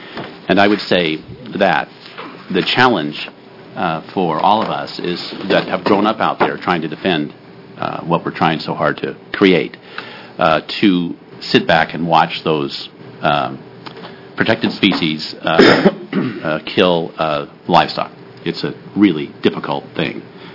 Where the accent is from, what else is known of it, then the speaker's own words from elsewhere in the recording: McDermott, Nevada, United States; And even as a little kid growing up on the White Horse Ranch down near McDermott, we found out quickly how dangerous.